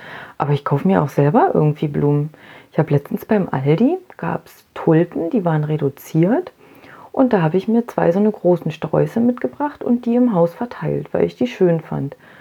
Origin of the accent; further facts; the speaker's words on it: Germany; ich bin aus dem Osten